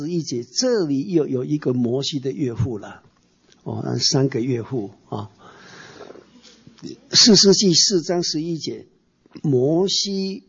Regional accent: China; 我说外国人、哦、其实比我们中国差了。我们中国人、哦阿姑、啊、舅舅、伯父、阿姐、阿伯、阿姑哇、哦，啊是姨丈、姑丈，分得很清楚嘛。

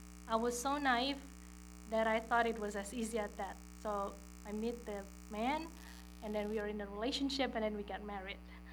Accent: Jakarta, Indonesia; English is a second language; I was born in Jakarta, Indonesia, and I used to live there before I got married.

